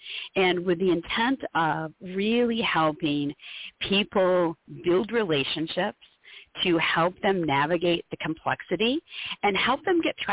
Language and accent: English; Michigan, United States; I went to school in Michigan. I grew up in Michigan.